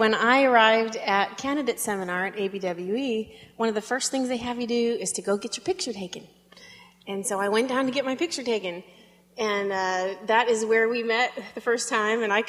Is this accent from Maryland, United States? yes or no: no; Elkhart, Indiana, United States; I grew up in Elkhart, Indiana, in northern Indiana, in a wonderful Christian family, Christian home, in a great, vibrant, missions-minded church.